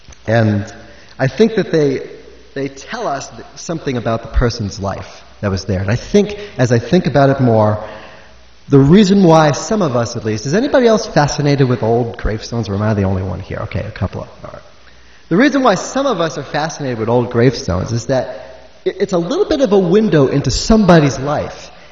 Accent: New York, United States; I had a girlfriend back in Long Island. I'm from New York.

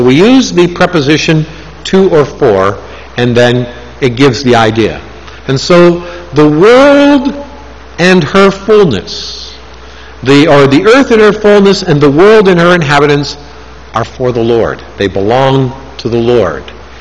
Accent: Canada; now in United States; I come from Canada, and so we always learn French as a second language.

